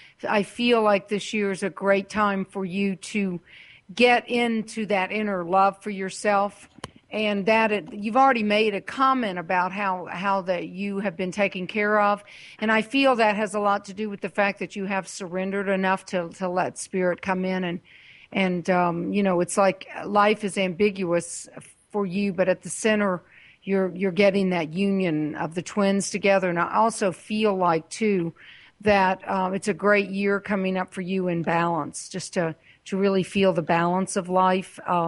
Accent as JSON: {"language": "English", "country": "United States", "tie": "born or raised there", "said": "That's how I grew up in America"}